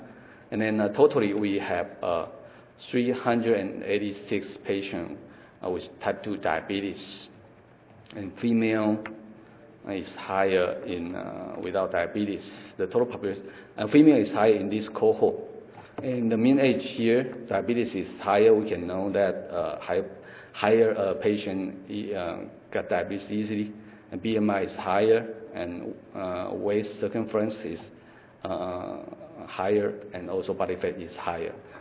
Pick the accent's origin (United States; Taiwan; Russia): Taiwan; southern Taiwan; Yeah, I'm also from Taiwan, but in southern Taiwan, I work in a Buddhist hospital, Ciji Hospital.